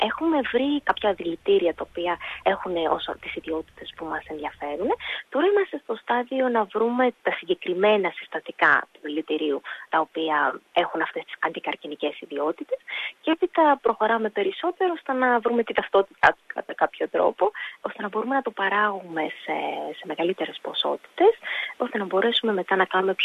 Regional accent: Greece; moved away as an adult; also born or lived in Ireland; now in Australia; Είμαι από την Ελλάδα.

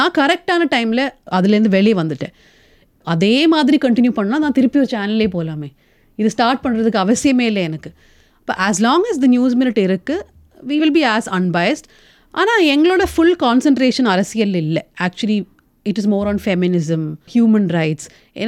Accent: Kerala, India; first language Malayalam; Tamil is a second language; So நான் படித்ததும் எல்லாம் கேரளாவில், நான் ஒரு மலையாளி, அதனால என் தமிழ் கொஞ்சம் மலையாளம் மாதிரி இருக்கும்.

